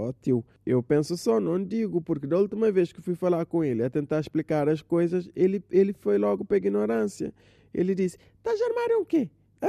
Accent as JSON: {"language": "Portuguese", "town": "Assomada", "region": "Santiago", "country": "Cape Verde", "said": "Ah, pois é, sou de Somada."}